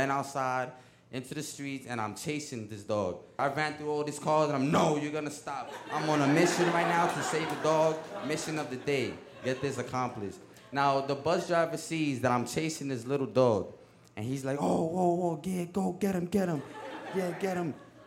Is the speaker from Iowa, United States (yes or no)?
no; Bronx, New York, United States; Growing up in the Bronx is not easy, man, you know?